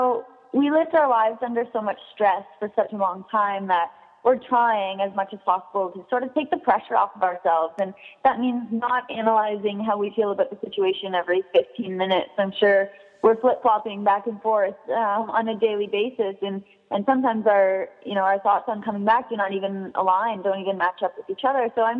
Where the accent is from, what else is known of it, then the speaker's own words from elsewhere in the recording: London, Ontario, Canada; I'm actually at the Western this semester in London, which is great for me to be back home, my hometown university